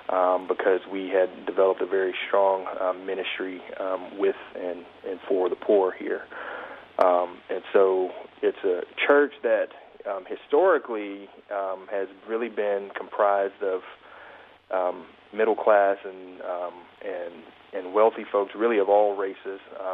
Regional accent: Mobile, Alabama, United States; also born or lived in Memphis, Tennessee; So I'm a native Southerner. I'm from Mobile, Alabama, right on the Gulf Coast.

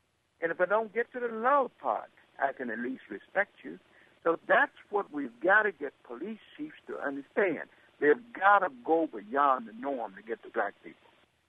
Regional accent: Alabama, United States; born there; I was born in Sumter County, Alabama. I was treated like an unwanted stepchild and an insignificant other all of my little boy life by racist white people. Not all the white people in my town were racist

